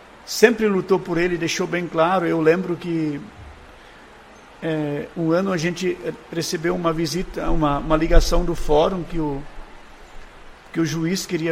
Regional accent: Brazil; Porque como brasileiro, eu sempre costumo dizer

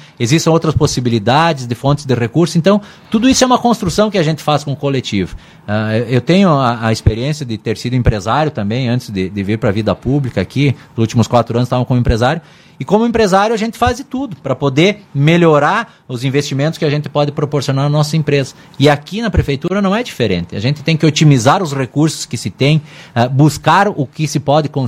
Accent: Ibiraiaras, Rio Grande do Sul, Brazil; born there; Eu moro em Ibiraiaras, nasci em Ibiraiaras, tenho uma família e quero crescer com essa família em meu município.

